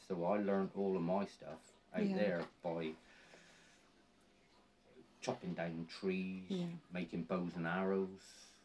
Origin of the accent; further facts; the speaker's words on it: Saltash, South West England, United Kingdom; I was brought up in Saltash. I was brought up down Lower Estate, and all of where Salt Mill is now, that was actually started the year I was born, in 1958.